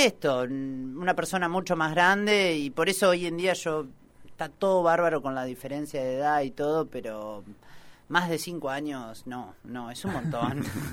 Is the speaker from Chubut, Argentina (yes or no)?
yes; Chubut, Argentina; born there; Yo nací en Chubut.